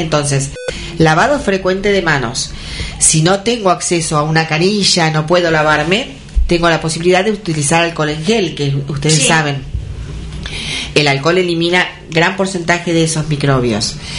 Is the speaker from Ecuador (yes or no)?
no; Roque Pérez, Buenos Aires Province, Argentina; also born or lived in La Plata; yo me fui a estudiar a La Plata. Y después estuve 10 años en La Plata, porque hice la carrera más la especialización. Y después me volví a mi pueblo, Roque Pérez.